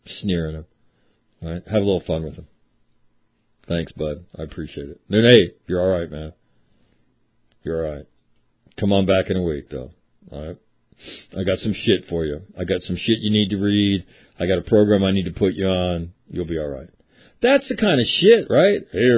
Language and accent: English; United Kingdom; because I'm a Brit